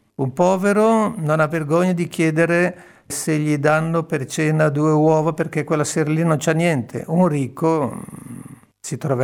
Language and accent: Italian; Lombardy, Italy; now in Sardinia, Italy; io sono lombardo e sto imparando, mi sto arricchendo di tante cose qui della Sardegna.